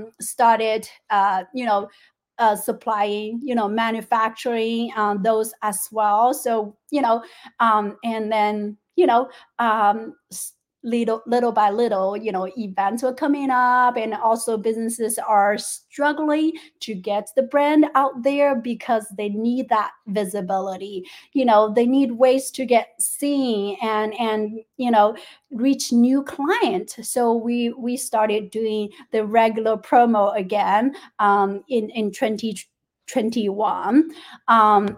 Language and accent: English; China; English is a second language; moved away as an adult; now in United States; because of my background, I grew up in China, even though I've been here in for 15 years